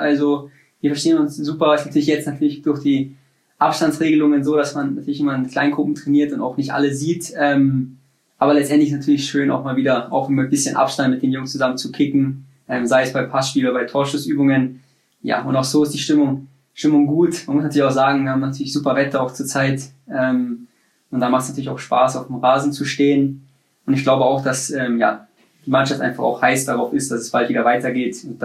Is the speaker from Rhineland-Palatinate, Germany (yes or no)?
no; Munich, Bavaria, Germany; dass es natürlich in München ist, wo ich geboren bin, wo ich aufgewachsen bin, dass natürlich Familie und Freunde auch in der Nähe sind.